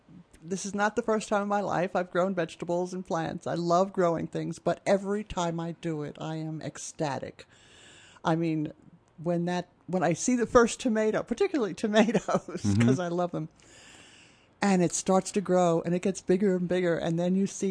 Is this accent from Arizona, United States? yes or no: no; New York City, New York, United States; My mother was born in Brooklyn. I grew up in Queens.